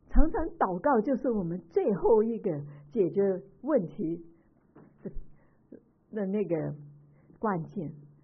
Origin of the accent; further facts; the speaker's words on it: China; 我们中国人也是经过八年在日治以下的苦况，都很明白是什么困苦的意思。